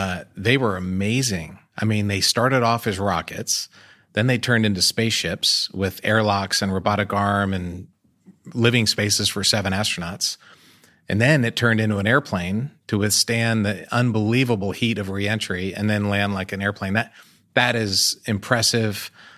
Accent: United States; I'm American, so I'm proud of American things

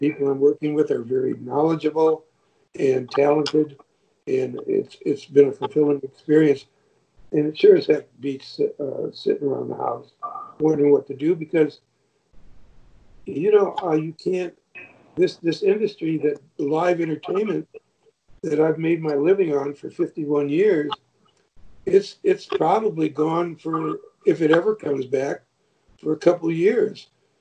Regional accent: Michigan, United States; now in Georgia, United States; a lot of people don't know that I live in Georgia now. But I'm from Michigan, spent my whole life there.

